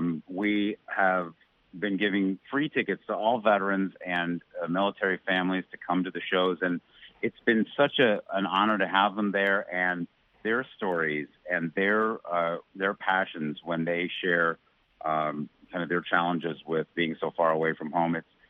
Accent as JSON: {"language": "English", "town": "Cleveland", "region": "Ohio", "country": "United States", "tie": "born or raised there", "said": "Well, for me, you know, I grew up in Cleveland, and so it was always snowing at Christmas time, and it was always cold and snowing."}